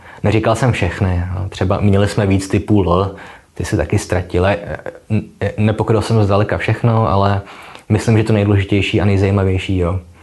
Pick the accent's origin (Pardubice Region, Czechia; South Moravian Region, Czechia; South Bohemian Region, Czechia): Pardubice Region, Czechia; Litomyšl; Ale to je proto, že jsem vyrůstal v Litomyšli, kde se tohle hodně říká.